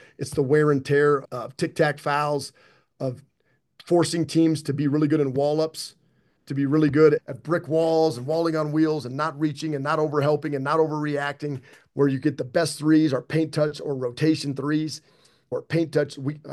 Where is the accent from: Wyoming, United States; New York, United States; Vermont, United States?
Wyoming, United States; I've understood that my entire life, being born and raised in Wyoming and bleeding the brown and gold.